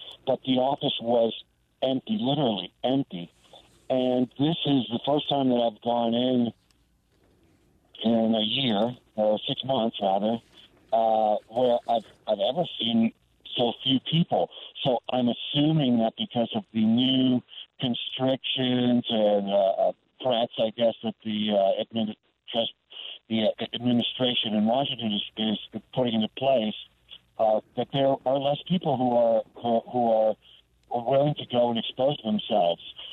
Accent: Mexico; now in United States; illegal. I'm Mexican, remember? Yes, I'm Mexicano. I lived in Mexico for 25 years. My mother's Mexican. I'm American.

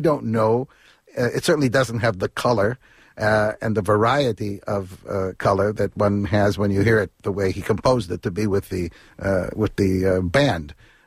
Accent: Chicago, Illinois, United States; when I was growing up in Chicago, I played a lot of jazz in my youth.

